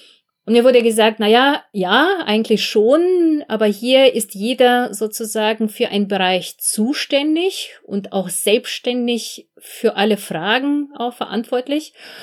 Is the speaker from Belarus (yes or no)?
yes; Belarus; now in Germany; Ich komme ursprünglich selbst aus Belarus, also ich bin dort geboren, aufgewachsen, und als ich nach Deutschland kam, nach dem Mauerfall